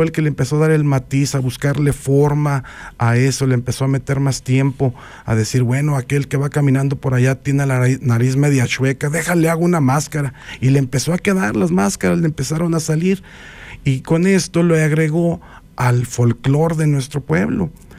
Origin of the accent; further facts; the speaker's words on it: Villa García, Zacatecas, Mexico; En mi pueblo, en Villa García, Zacatecas, mis abuelos, antepasados